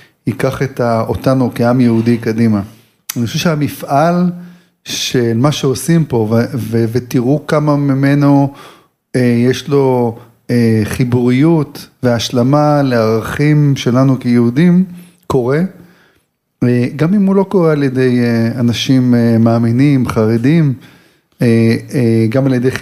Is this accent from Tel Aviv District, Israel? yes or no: yes; Herzliya, Tel Aviv District, Israel; born there; now in Tel Aviv, Israel; אני בן 56, נולדתי בהרצליה, אני גר היום בתל אביב